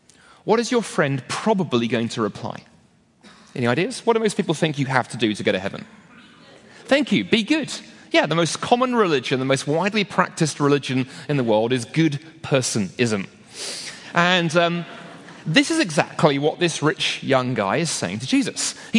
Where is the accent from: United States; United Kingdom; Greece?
United Kingdom; because I'm British